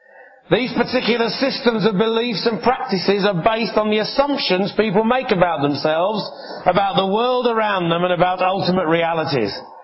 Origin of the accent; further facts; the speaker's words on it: England, United Kingdom; Because I'm English and we have this thing that we like space around us for some reason.